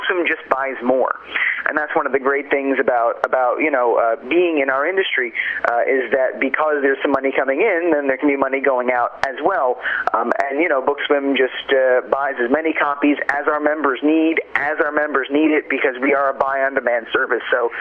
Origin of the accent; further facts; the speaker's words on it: New Jersey, United States; the largest independent library system in my home state of New Jersey